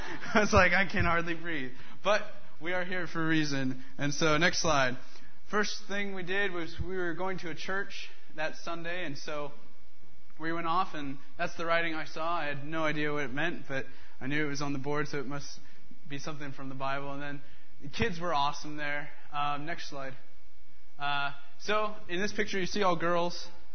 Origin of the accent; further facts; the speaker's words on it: Baker City, Oregon, United States; I couldn't wait to get home and really see the mission field I have in my hometown here in Baker City.